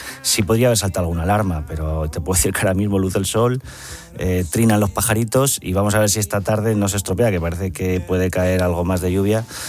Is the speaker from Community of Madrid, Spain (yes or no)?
yes; Madrid, Community of Madrid, Spain; Yo la verdad que reconozco como madrileño que me hace ilusión ver al Manzanares con caudal